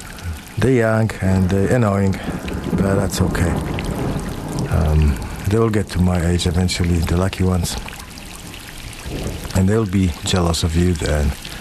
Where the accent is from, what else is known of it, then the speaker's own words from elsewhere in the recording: Poland; what the fuck I know? I'm just from Poland.